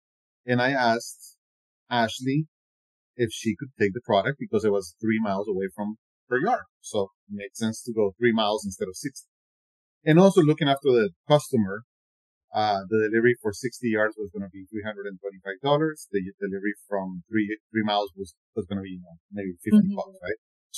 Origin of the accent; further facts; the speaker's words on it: Colombia; English is a second language; I'm from Colombia, South America. So if you hear an accent, that's where it's from.